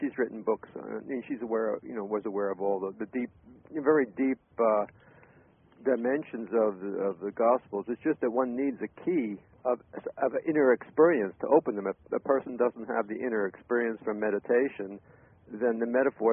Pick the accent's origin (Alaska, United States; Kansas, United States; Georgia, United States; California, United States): California, United States; I'm from California.